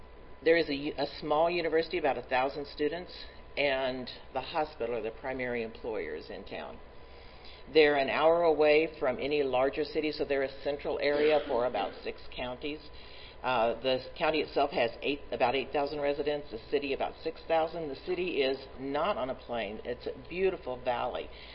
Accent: Oklahoma, United States; now in North Dakota, United States; I came from Oklahoma, moved to North Dakota a couple of times, actually.

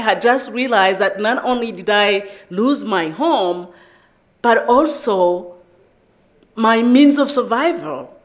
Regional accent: Rwanda; I'm also from Rwanda, some small country in Central Eastern Africa. So if my accent is too thick for you, feel free to stop me midway.

